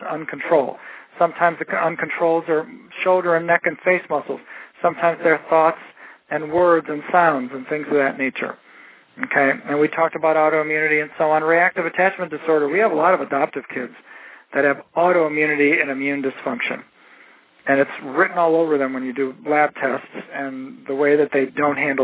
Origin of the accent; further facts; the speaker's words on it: Cleveland, Ohio, United States; A lot of it came out of Cleveland, my hometown